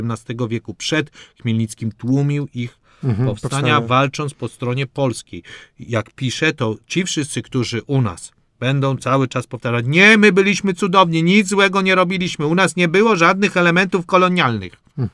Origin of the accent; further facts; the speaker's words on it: Normandy, France; first language French; Polish is a second language; ale jestem z Normandii, więc mój język jest taki francuski, z Normandii.